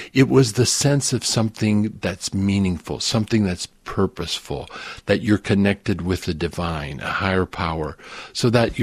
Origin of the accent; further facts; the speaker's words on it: Wapakoneta, Ohio, United States; In a small little city called Wapakoneta, an old Indian village.